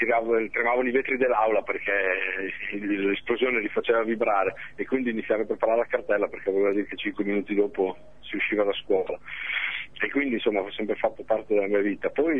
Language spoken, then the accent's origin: Italian; Casola Valsenio, Emilia-Romagna, Italy; sono cresciuto sotto la cava di gesso più a cielo aperto più grande d'Europa, che è nel mio paese, è a Casola.